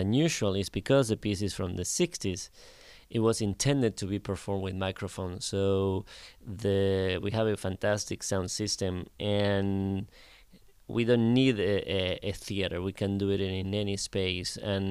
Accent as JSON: {"language": "English", "country": "Argentina", "also_born_or_lived": "Ann Arbor", "second_language": "English", "moved": "as an adult", "lives_now": "New York, United States", "said": "I moved from Argentina directly to Michigan. I came to Ann Arbor, to University of Michigan, to do a master's in accompanying and chamber music. And I lived in Ann Arbor for 2 years before moving to New York."}